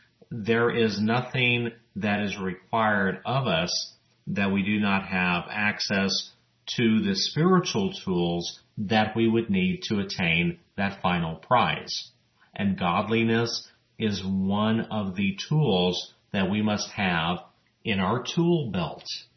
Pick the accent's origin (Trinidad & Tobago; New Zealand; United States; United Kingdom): United States; El Paso, Texas; including my hometown of El Paso, Texas